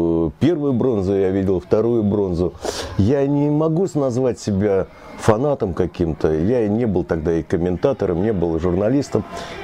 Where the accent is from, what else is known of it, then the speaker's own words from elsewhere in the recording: Saint Petersburg, Russia; also born or lived in Kolyma; И я родился на севере, я родился на Колыме. У меня даже свидетельство о рождении на якутском языке. Но я с 5 лет живу уже в Ленинграде.